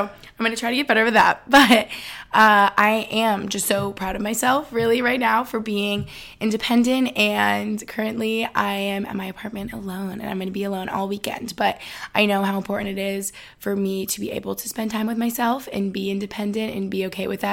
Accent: Albany, New York, United States; I am from Albany, New York, just upstate New York, and I just graduated from Boston University in May.

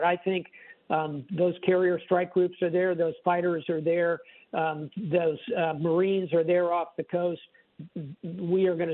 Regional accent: United States; and I'm not Jewish American, I'm Greek American.

